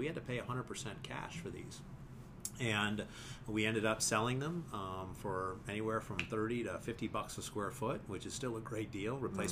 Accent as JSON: {"language": "English", "town": "Montrose", "region": "Colorado", "country": "United States", "tie": "born or raised there", "said": "Russell Stover's Candy employs 400 people in my hometown over there in Montrose in the Western mm-hmm. Slope."}